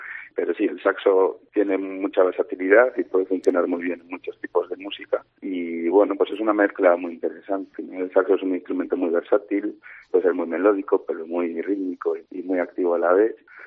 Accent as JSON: {"language": "Spanish", "town": "Astorga", "region": "Castile and León", "country": "Spain", "said": "los dos somos de León, tenemos los dos 26 años ahora, y yo soy de Astorga"}